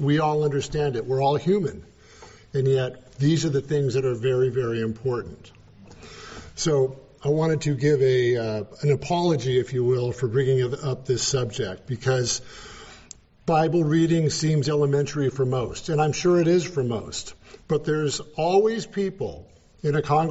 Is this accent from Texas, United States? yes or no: no; California, United States; I came from California, of course, you get the idea.